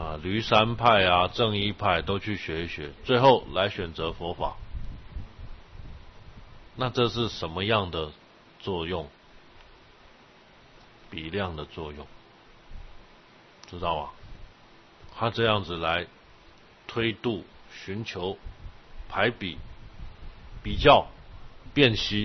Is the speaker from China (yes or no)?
yes; China; 我们中国人很不喜欢这一套。我们中国人就是说，我告诉你了，你就相信了。